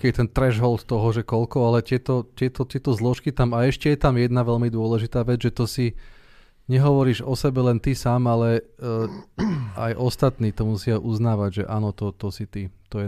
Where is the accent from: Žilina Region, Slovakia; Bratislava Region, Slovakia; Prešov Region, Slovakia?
Bratislava Region, Slovakia; Bratislava; my Bratislavčania, nie sme Záhoráci, ani Východniari. My zo Starého mesta nie sme Petržalčania.